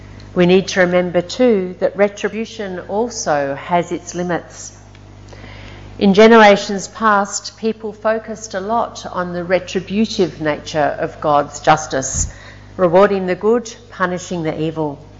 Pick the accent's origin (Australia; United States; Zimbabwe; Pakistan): Australia; made me feel not that great about being Australian.